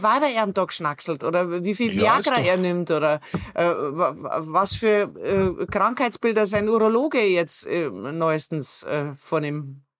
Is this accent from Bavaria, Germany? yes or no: yes; Bavaria, Germany; ich bin ein Bayer.